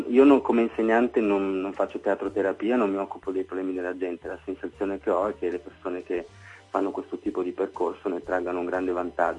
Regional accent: Piedmont, Italy; Poi ho fatto un corso di teatro a Vercelli, io sono piemontese

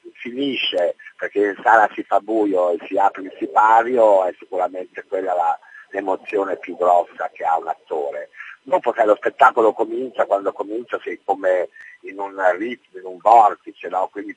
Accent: Emilia-Romagna, Italy; porto un carattere che conosco bene, appunto un carattere romagnolo

